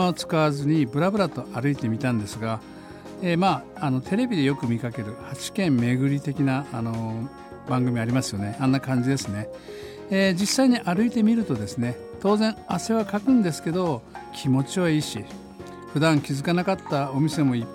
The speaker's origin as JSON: {"language": "Japanese", "region": "Fukuoka", "country": "Japan", "tie": "born or raised there", "said": "私九州は福岡の出身だから言える一日の過ごし方をちょっと話したいと思います。なぜ九州育ちが関係あるかといえばですね、福岡県の夏の暑さ、特に8月半端じゃないんですね"}